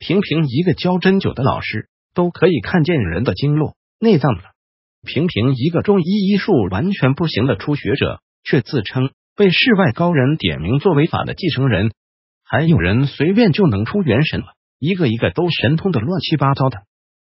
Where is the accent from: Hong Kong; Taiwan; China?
Taiwan; 对于我一个台湾人而言